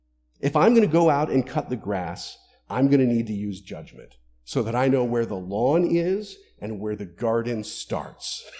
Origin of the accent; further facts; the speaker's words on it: Florida, United States; I grew up in Florida. It's just grass and alligators.